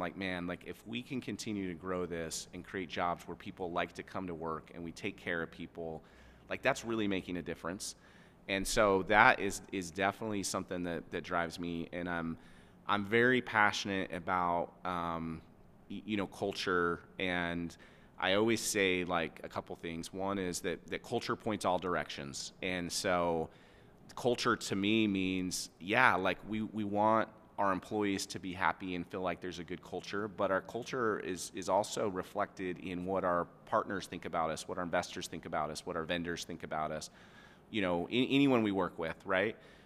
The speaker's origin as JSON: {"language": "English", "town": "Boise", "region": "Idaho", "country": "United States", "tie": "born or raised there", "said": "I've, you know, born and raised in Boise. I love this valley."}